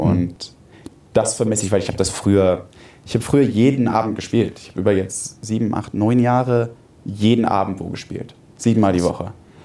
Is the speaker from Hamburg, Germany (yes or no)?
yes; Hamburg, Germany; ich bin in Hamburg aufgewachsen. Ich bin Hamburger.